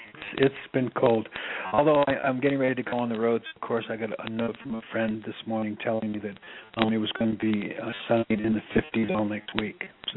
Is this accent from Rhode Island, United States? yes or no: yes; Rhode Island, United States; No, I'm a New England baby. I was raised in outside of Providence, Rhode Island, and I started playing music.